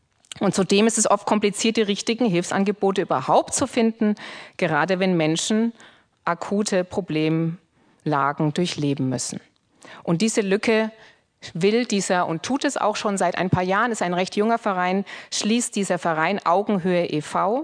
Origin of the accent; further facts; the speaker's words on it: Heilsbronn, Bavaria, Germany; also born or lived in Nuremberg; In Nürnberg bin ich geboren und in der Nähe von Nürnberg in einem kleinen Ort namens Heilsbronn groß geworden.